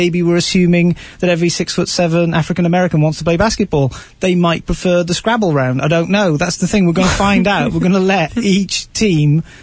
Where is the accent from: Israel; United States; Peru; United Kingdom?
United Kingdom; London; Yeah, I'm from London.